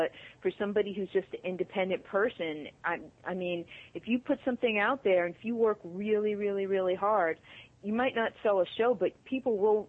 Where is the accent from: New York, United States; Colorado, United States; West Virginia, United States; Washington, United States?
New York, United States; Bronx; And I'm like, well, I grew up in the Bronx.